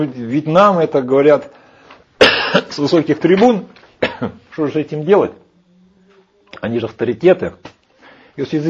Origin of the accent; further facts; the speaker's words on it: Ukraine; Вот я украинец, я патриот.